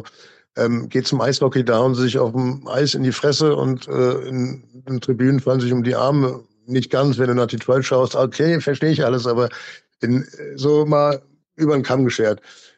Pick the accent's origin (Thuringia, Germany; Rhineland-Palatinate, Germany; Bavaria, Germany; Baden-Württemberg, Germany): Rhineland-Palatinate, Germany; Mainz; Da gab es noch Amis bei uns in Mainz.